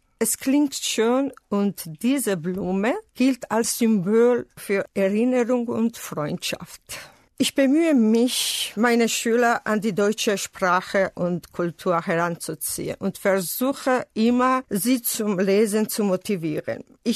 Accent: Tbilisi, Georgia; komme aus Georgien. Ich bin 1963 in Tbilisi geboren.

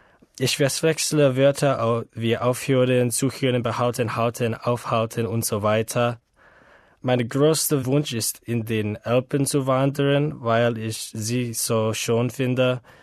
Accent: United States; German is a second language; Ich komme aus den USA und ich studiere atmosphärische Wissenschaft und Deutsch und Kartografie an der Universität Wisconsin. Ich lerne Deutsch, weil ich viele Familie, die Deutsch sind

